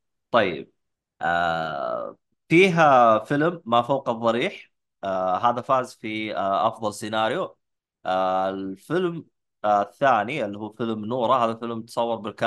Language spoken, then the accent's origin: Arabic; Saudi Arabia; لأن أنا جالس أشوف إنه المسؤولين عندنا في السعودية